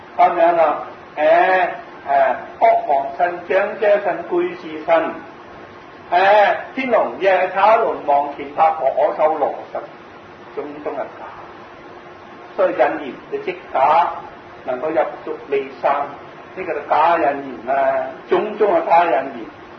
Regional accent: Guangzhou, Guangdong, China; 我是广东人啊，唔知广东人啊，我系省会人

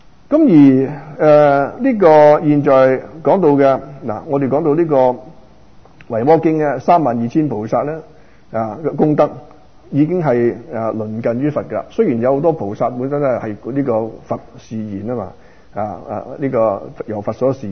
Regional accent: Guangdong, China; 我哋廣東人好多俗語非常之好啊

